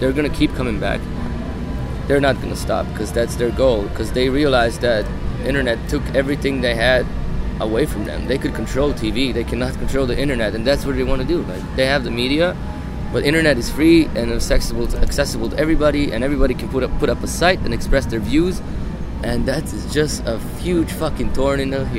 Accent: Slovenia; No, I grew up in Central Europe. I'm from Slovenia.

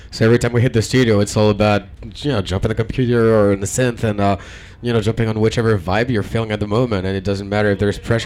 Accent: France; I mean, we're from France, so definitely. Obviously we've been raised, you know, within that culture.

